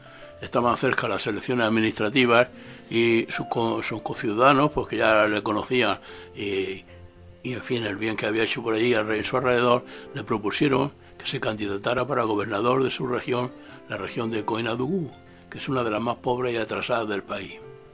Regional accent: Sierra Leone

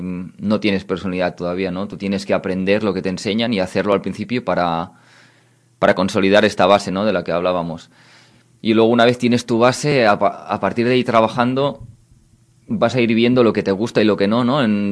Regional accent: Catalonia, Spain; Mi pueblo está en la provincia de Lleida.

